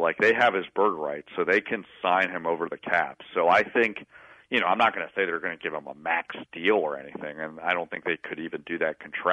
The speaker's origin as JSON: {"language": "English", "region": "East Coast", "country": "United States", "tie": "born or raised there", "lives_now": "Bay Area, United States", "said": "Yeah, well, so my dad lives in Pennsylvania. I grew up out on the East Coast, so I got him some gifts."}